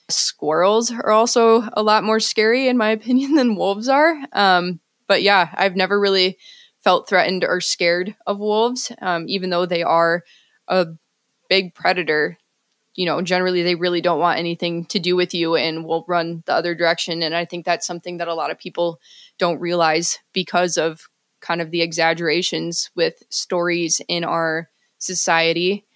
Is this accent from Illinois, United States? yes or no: yes; Illinois, United States; moved away; So I grew up in Northern Illinois, and I don't really know exactly when it started, but I have always had this deep fascination with animals, but wolves specifically. And in Illinois, we really don't have wolves. So as soon as I could, I moved to Montana